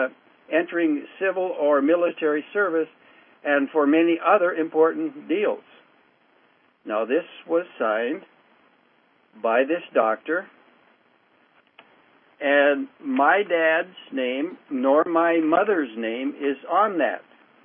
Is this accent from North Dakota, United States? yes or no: yes; North Dakota, United States; born there; Bismarck, North Dakota, where I was born in Grand Forks County.